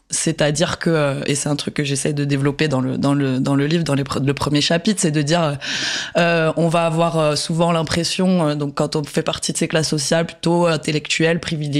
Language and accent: French; Tarbes, Occitanie, France; J'ai grandi à Tarbes, une petite ville dans le sud-ouest.